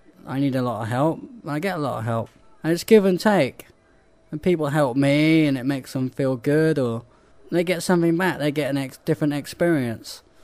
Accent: Weston-super-Mare, South West England, United Kingdom; Originally Weston-super-Mare in southwest England.

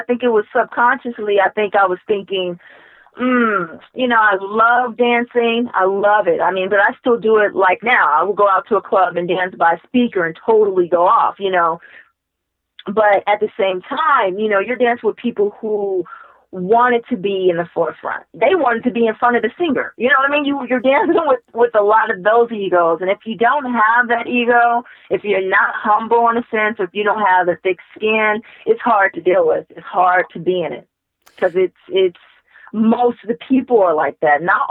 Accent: Los Angeles, California, United States; You know, I grew up in South Central LA, and my mom wasn't educated, and it was just rough.

